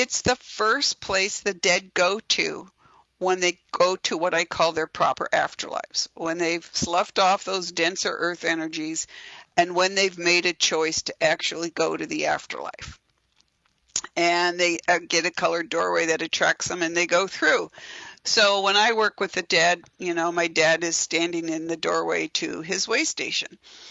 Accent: Oregon, United States; I grew up in Oregon, so I'm particularly fond of Douglas fir trees.

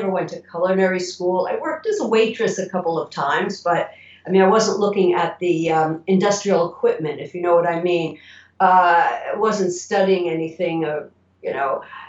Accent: Great Neck, New York, United States; moved away as an adult; also born or lived in Rome; I grew up in Great Neck and modeled and in high school, and afterwards moved in the city for a year and did more modeling and dancing. And then at 19, I went to Europe in Rome.

